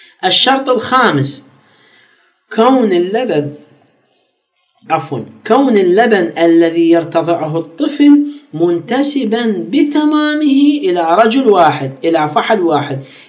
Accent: Iraq; ايش قد صارت عندنا بالعراق، بالنسبه للعراق

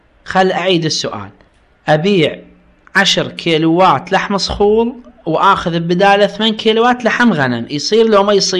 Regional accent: Iraq; البيض خو يجوز اصلا لانه معدود عندنا بالعراق

